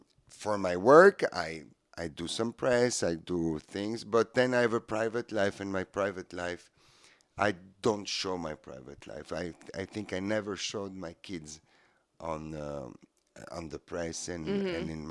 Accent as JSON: {"language": "English", "country": "Switzerland", "tie": "born or raised there", "said": "Yes, I was raised in Switzerland because I was in exile, like you said."}